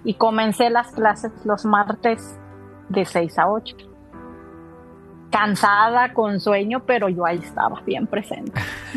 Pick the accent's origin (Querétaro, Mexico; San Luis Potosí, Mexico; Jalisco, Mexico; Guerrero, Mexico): Querétaro, Mexico; also born or lived in Apaseo el Grande; soy de Querétaro, pero como dijo la India María, ni de aquí ni de allá, porque donde quiera me traía a mis padres. Y pues terminé en Apaseo el Grande